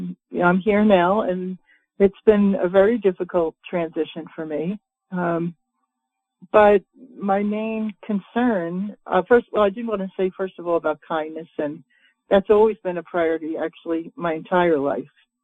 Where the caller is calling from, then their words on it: Wilmington, Delaware, United States; I'm calling from Wilmington, Delaware.